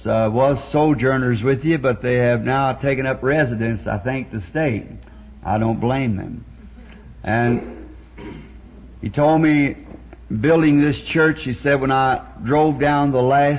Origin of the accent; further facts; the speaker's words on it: Ireland; And I was there as an Irishman.